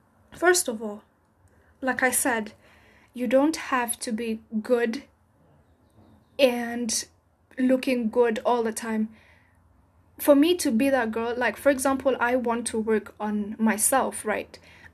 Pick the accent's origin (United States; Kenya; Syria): Kenya; And personally, as a Kenyan, a child of African parents, I don't have money.